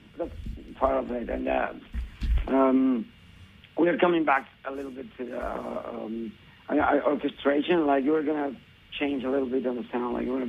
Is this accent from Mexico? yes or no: yes; Mexico City, Mexico; now in Germany; Yeah, no! We're from Mexico City.